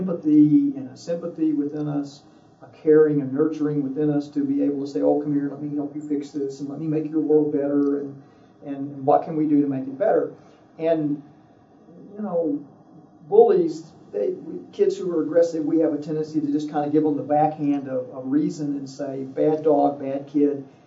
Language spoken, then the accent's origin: English; the South, United States; I mean, I was raised in the South. That was just kind of what happened in many instances.